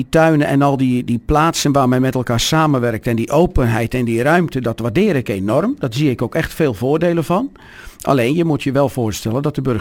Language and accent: Dutch; Krabbendijke, Zeeland, Netherlands; born there; Ik ben in Zeeland geboren. Ik ben in Krabbendijken geboren. Tussen Goes en Bergen op Zoom.